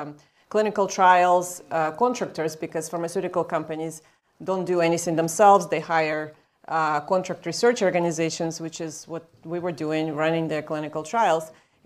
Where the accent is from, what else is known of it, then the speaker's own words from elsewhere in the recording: Ukraine; moved away as an adult; now in United States; I am originally from Ukraine. I came to study in the US for my graduate degree at Dartmouth College